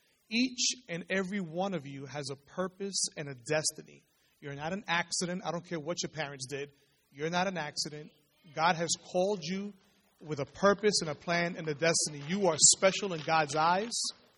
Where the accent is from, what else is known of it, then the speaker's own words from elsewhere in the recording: New York City, New York, United States; I mean, I'm from New York City